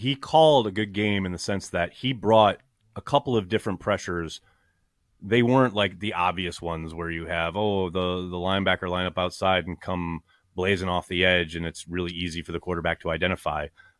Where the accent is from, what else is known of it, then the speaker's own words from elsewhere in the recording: United States; I'm American.